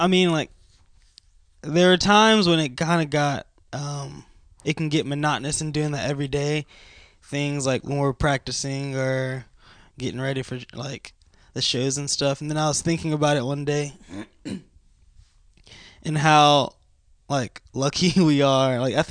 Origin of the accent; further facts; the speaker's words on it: Nashville, Tennessee, United States; I feel like growing up in Nashville, we've seen a lot of bands and been around a lot of people doing music. That's the norm here.